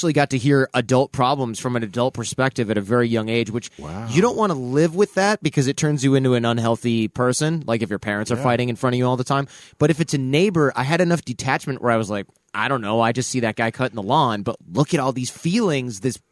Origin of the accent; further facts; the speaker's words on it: Detroit, Michigan, United States; No. I lived in Detroit. I'm from Detroit. So he was just kind of like a regular.